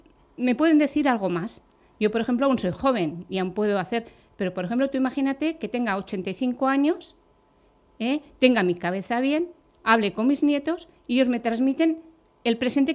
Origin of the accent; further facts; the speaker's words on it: Tafalla, Navarre, Spain; oye, por ese ICO tú eres de Navarra, ¿no? Y le digo, pues sí, le digo, de Tafalla.